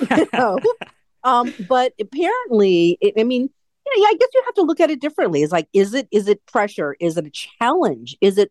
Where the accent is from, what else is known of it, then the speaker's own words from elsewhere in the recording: California, United States; I mean, I born and raised in the Bay Area